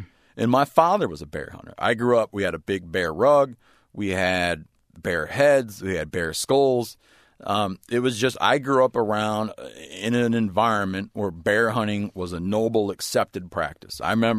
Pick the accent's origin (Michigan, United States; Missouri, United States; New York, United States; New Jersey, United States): Michigan, United States; When I was growing up, I grew up in Michigan.